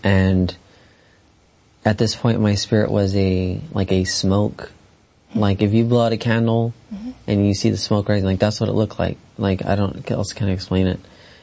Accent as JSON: {"language": "English", "town": "Alice", "region": "Texas", "country": "United States", "said": "we were in church in San Diego, and I'm from Alice, Texas, and we would go to church in my grandpa's church. So I grew up in the church."}